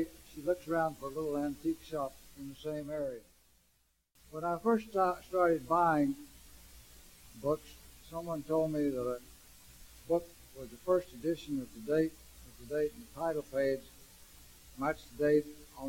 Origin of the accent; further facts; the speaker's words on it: Radford, Virginia, United States; My mother, who was on the school board in my hometown of Radford, Virginia